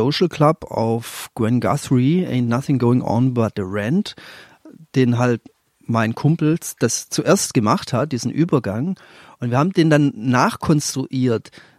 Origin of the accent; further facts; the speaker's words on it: Leonberg, Baden-Württemberg, Germany; Ich bin aus einer Vorstadt, aus Leonberg, also Vorstadt von Stuttgart.